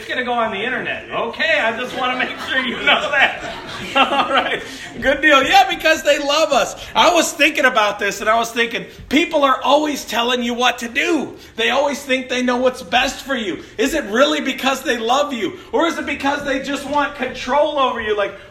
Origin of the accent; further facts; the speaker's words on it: Chicago, Illinois, United States; Folks, I grew up in Chicago. We bought our milk at the grocery store.